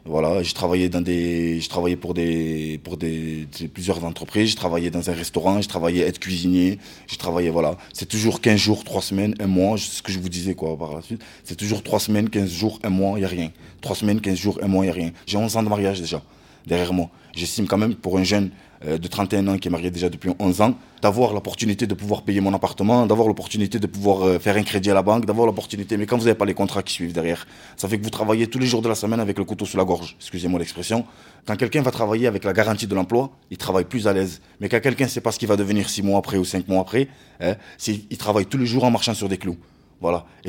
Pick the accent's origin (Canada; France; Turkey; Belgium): France; Toulouse, Occitanie; born there; Moi, j'ai 31 ans, je suis né à Toulouse.